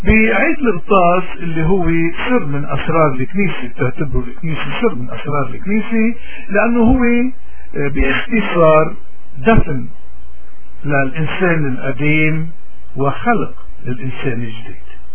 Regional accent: Lebanon; نحن كلبنانيين عنا كتير عادات وتقاليد، لأنه بجبالنا خصوصا

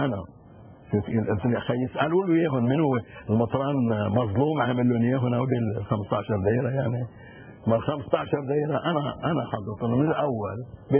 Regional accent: Lebanon; ونحن عم بحكي الآن نحن وكثير أحسن منا كلبنانيين والموارد بشكل خاص إنه نحن نعتبر لبنان رمز تاريخي لنا

